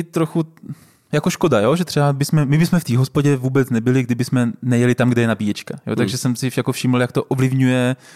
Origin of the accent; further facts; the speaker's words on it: Brno, South Moravian Region, Czechia; já jsem vyrůstal celý život v Brně